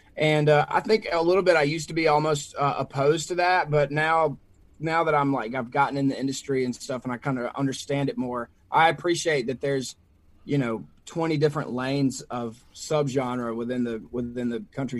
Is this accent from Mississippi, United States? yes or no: yes; Mississippi, United States; Well, so I grew up in Mississippi, and I grew up very country